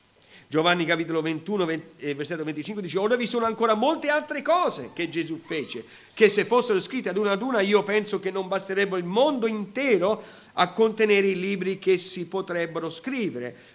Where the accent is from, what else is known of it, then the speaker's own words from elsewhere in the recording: United States; Italian is a second language; per uno straniero come me, tu dici stai straniero, beh, io sono nato e cresciuto in America